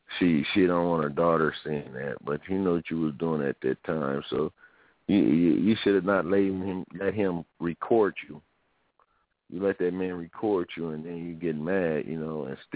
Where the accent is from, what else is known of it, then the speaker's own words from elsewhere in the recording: Sacramento, California, United States; I'm from Sacramento too. … And I know how